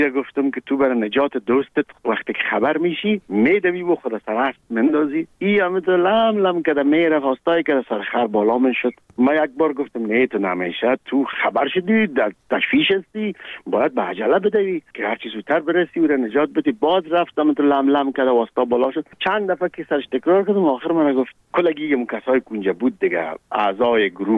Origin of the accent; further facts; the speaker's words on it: Kabul, Afghanistan; moved away; ما در کابل به دنیا آمدیم، در چهاردی کابل